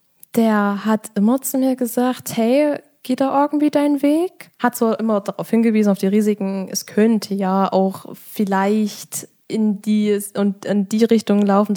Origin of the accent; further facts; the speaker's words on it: Saxony, Germany; So ist es bei uns im Erzgebirge.